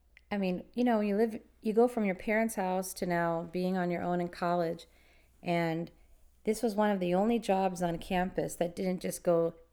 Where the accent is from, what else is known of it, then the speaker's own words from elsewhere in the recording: United States; But I, being American, said, okay, well, let me go and see what else I can get.